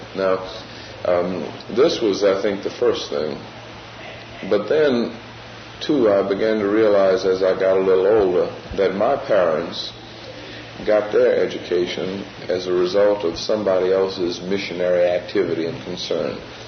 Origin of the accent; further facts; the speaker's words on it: New Orleans, Louisiana, United States; I grew up in New Orleans, and well, my father was a dentist. But we lived in a neighborhood where there were very few Negro families.